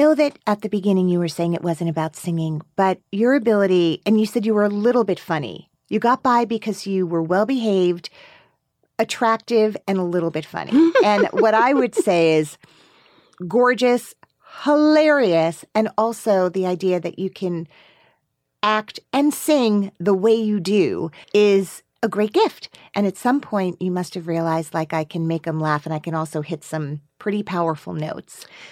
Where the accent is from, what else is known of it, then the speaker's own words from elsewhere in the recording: Teaneck, New Jersey, United States; I'm from Teaneck. Let's just explain it that way.